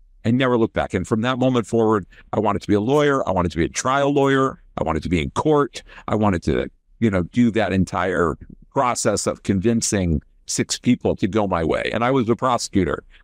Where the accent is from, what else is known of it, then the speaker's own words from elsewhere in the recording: Dayton, Ohio, United States; I grew up in Dayton, Ohio, for the most part. I went to high school in Dayton, Ohio.